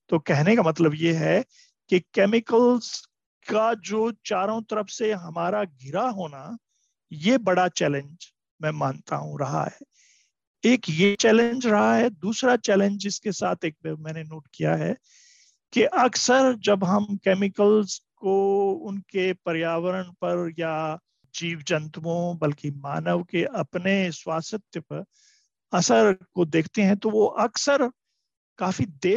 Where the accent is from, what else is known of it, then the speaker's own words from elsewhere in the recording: India; मैं कृषि परिवार से हूँ, गांव से, तो मेरा जन्म एक गांव में हुआ।